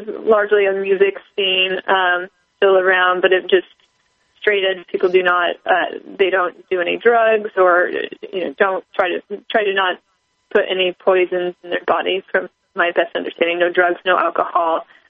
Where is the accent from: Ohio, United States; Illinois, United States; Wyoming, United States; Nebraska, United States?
Wyoming, United States; now in Utah, United States; I'm actually from Wyoming, but I moved to Utah to go to school.